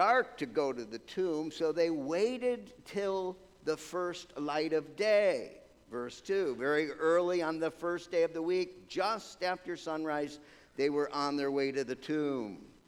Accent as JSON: {"language": "English", "town": "New Berlin", "region": "New York", "country": "United States", "tie": "born or raised there", "also_born_or_lived": "Glens Falls", "said": "Because I was born in Glens Falls, I was raised in New Berlin, and it's clear that I was not from Brooklyn."}